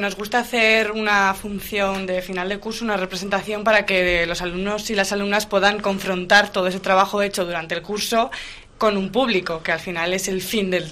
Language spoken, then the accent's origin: Spanish; Tudela, Navarre, Spain; sí que es cierto que yo me he criado aquí, soy tudelana, vamos, desde